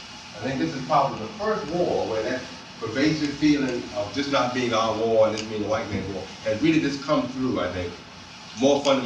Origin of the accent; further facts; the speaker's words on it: Louisiana, United States; and I grew up in Louisiana, I know something about these laws.